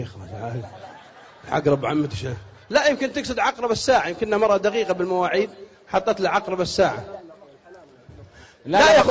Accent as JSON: {"language": "Arabic", "country": "Saudi Arabia", "said": "قالت الجرايد عندكم بالكويت وعندنا بالسعوديه الجاي مشاكل"}